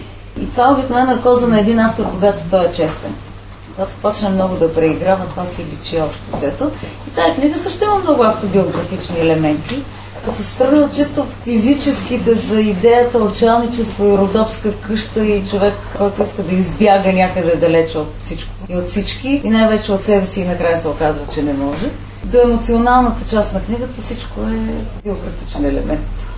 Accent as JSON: {"language": "Bulgarian", "town": "Pleven", "region": "Pleven Province", "country": "Bulgaria", "also_born_or_lived": "Paris / Sofia / Moscow", "said": "Аз съм живела 5 години в Париж като студентка, след това в София, след това в Париж, а всъщност съм от Плевен."}